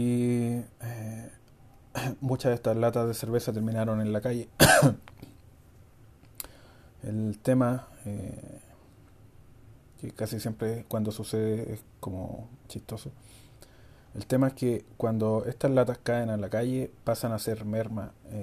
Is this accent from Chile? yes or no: yes; Chile; Y eso habla bastante mal de nuestra forma de ser como chileno.